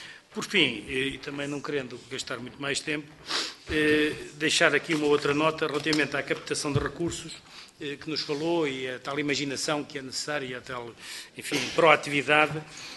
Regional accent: Ansião, Leiria, Portugal; born there; eu nasci no Conselho de Ancião

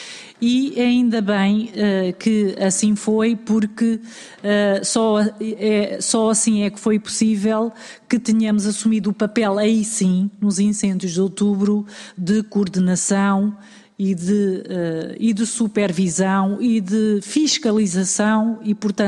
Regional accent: Portugal; enquanto portugueses

